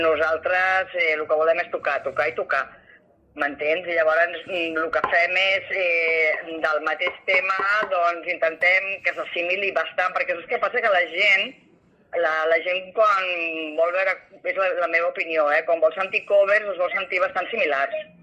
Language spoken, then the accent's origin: Catalan; Martorell, Catalonia, Spain; jo sóc de Martorell, que és el Baix Llobregat